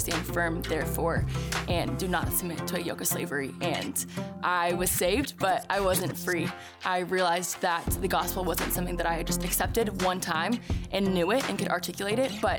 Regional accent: Richardson, Texas, United States; I am from Richardson, Texas.

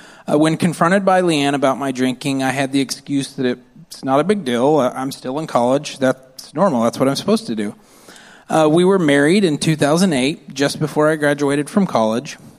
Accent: Oklahoma, United States; I grew up in Oklahoma, and I was raised by two wonderful Christian parents

